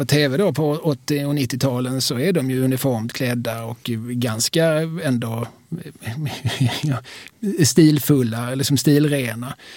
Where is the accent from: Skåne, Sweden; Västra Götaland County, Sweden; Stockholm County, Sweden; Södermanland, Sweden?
Skåne, Sweden; för oss som skåningar är lite lustigt